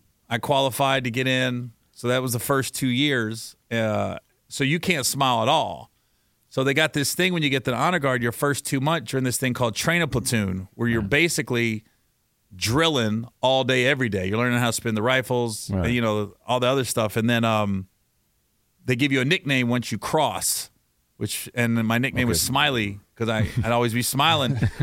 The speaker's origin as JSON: {"language": "English", "region": "Ohio", "country": "United States", "said": "And then he just said, where are you from? I was like, Ohio."}